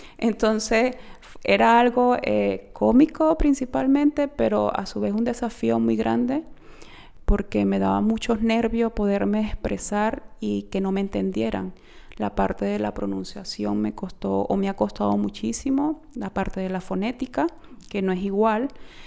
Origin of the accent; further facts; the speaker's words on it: Venezuela; also born or lived in Spain; now in Germany; llegué hace 2 años y medio aproximadamente acá a Alemania. Me vine directamente de Venezuela, pasé a España y de España acá a Alemania.